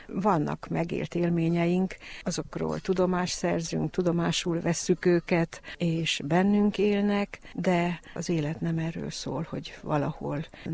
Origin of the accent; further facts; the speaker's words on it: Bözödújfalu, Mureș County, Romania; now in Miercurea Ciuc, Romania; Most jelenleg Csíkszeredában élek, de a szülőfalum Bezödújfalu.